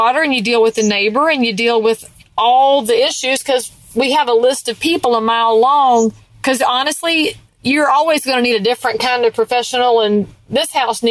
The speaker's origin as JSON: {"language": "English", "region": "the South", "country": "United States", "said": "But as a Southerner"}